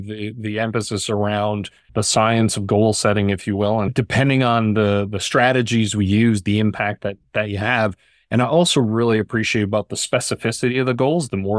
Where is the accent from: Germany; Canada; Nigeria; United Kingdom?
Canada; as a Canadian in winter